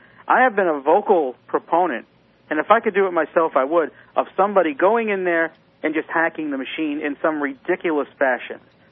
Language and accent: English; Northeast, United States; And growing up in the Northeast as I did, people did not wear their religion on their sleeves like they do down here.